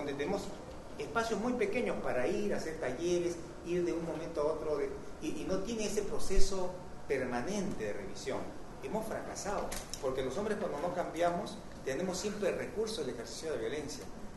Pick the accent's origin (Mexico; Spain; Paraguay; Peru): Peru